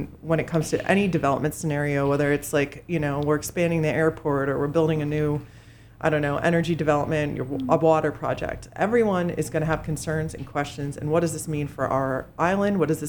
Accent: Phoenixville, Pennsylvania, United States; born there; Pennsylvania. I was born in Phoenixville, so a small town.

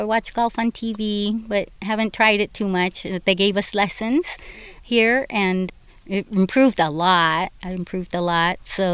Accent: Los Angeles, California, United States; Los Angeles, California.

